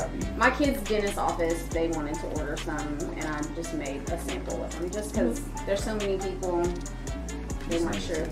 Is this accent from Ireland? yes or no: no; Breaux Bridge, Louisiana, United States; If I want to go down to my hometown in Brobridge, Louisiana for the Crawfish Festival, I can do that.